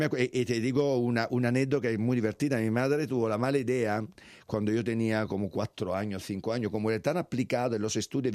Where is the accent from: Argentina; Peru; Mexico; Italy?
Italy; Southern Italy; diría que los del sur de Italia somos peores, sí. Muy difícilmente se puede superar lo maleducado que son en mi tierra, y más en Nápoles.